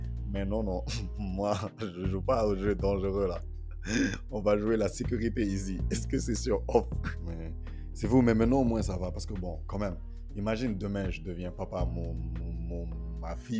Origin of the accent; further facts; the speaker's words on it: Benin; de là d'où je viens aussi, mon village, c'est ça, le genre, l'animal emblématique, tu vois. Au Bénin